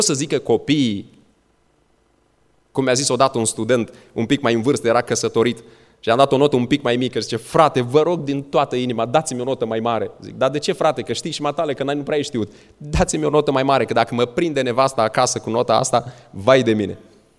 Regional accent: Botoșani, Botoșani County, Romania; biserica locală unde am crescut eu la Botoșani

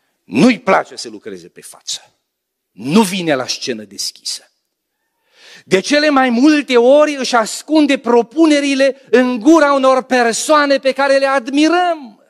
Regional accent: Bihor County, Romania; acolo în părțile Biușului, unde am copilărit, în Bihor

